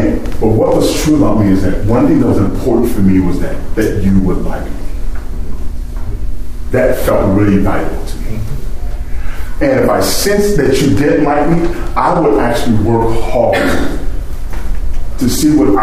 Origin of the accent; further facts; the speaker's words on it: St. Louis, Missouri, United States; now in Chicago, United States; My story, I grew up in St. Louis, Missouri